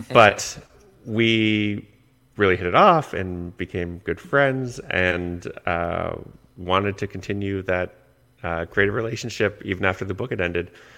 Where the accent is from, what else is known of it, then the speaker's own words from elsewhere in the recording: Canada; I'm Canadian.